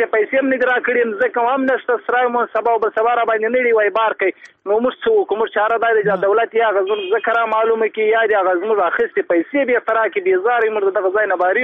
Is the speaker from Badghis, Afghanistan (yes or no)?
yes; Muqur, Badghis, Afghanistan; زه خپل د بادغیس ولایت د مقر د ولسوالۍ یم